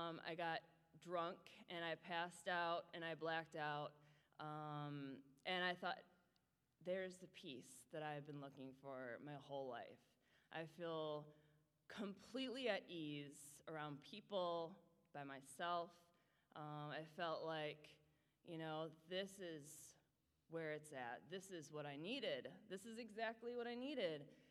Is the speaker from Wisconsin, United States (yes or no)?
yes; Milwaukee, Wisconsin, United States; I grew up in Milwaukee, Wisconsin, in a great home.